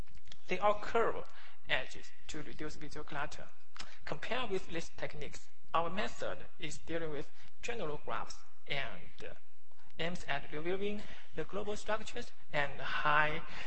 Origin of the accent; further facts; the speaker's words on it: Hong Kong; I'm from Hong Kong.